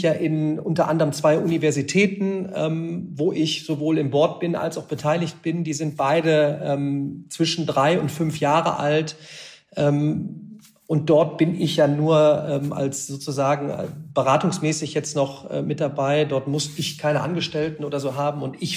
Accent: Remscheid, North Rhine-Westphalia, Germany; Ich komme ja aus Remscheid.

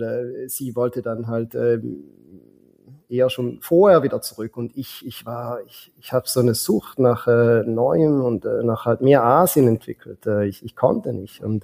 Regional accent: Switzerland; Jetzt gerade als Schweizer natürlich, ne?

